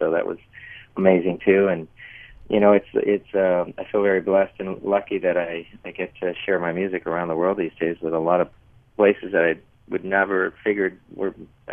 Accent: Los Angeles, California, United States; And I grew up in Los Angeles, and, you know, the early 60s was a great time for music in general

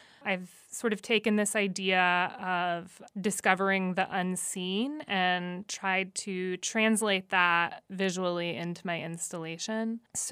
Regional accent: New Mexico, United States; it was a public art commission that I did in my home state of New Mexico with the Department of Cultural Affairs there.

